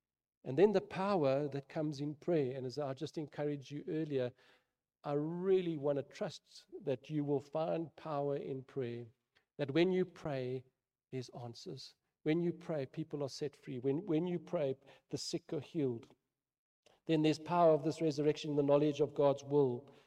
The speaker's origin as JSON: {"language": "English", "town": "Germiston", "region": "Gauteng", "country": "South Africa", "tie": "born or raised there", "said": "I grew up in Germiston."}